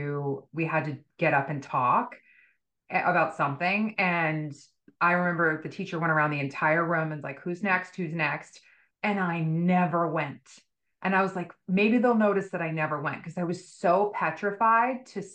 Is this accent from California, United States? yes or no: no; Boston, Massachusetts, United States; So I'm from Boston. I think I mentioned that in my TED talk.